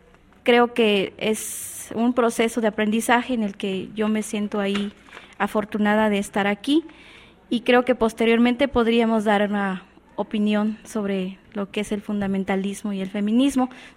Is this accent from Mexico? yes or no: yes; Mazatlán Villa de Flores, Oaxaca, Mexico; Vengo de Mazatlán, Villa de Flores, una comunidad indígena también